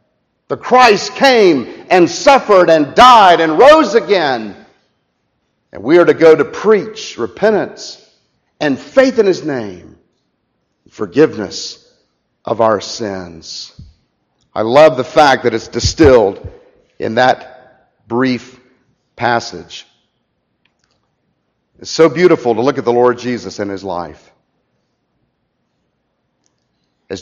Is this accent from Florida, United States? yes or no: yes; Orlando, Florida, United States; every time I went to see her in Lakeland growing up in Orlando, she read the Bible.